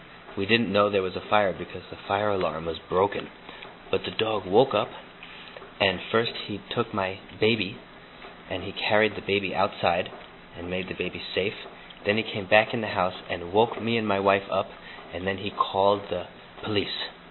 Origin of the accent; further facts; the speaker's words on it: United States; And I'm not Chinese, I'm American.